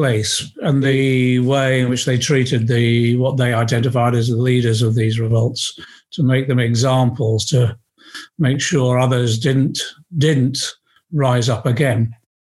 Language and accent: English; Great Yarmouth, East of England, United Kingdom; also born or lived in Liverpool; I was born in Liverpool, but I was brought up just outside Great Yarmouth.